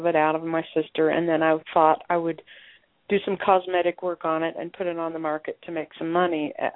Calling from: Colorado, United States; Absolutely. I'm calling from Colorado.

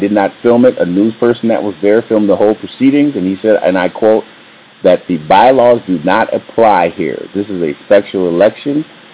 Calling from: Minneapolis, Minnesota, United States; I'm calling you from Minneapolis, Minnesota.

